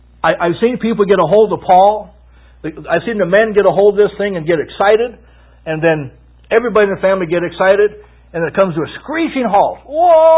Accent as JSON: {"language": "English", "town": "Mankato", "region": "Minnesota", "country": "United States", "tie": "born or raised there", "said": "I want to write to my hometown college paper? Have I told you that? I want to write an editorial to the Mankato Free Press and say, I went to school at Mankato State College in the years 1969 to 72"}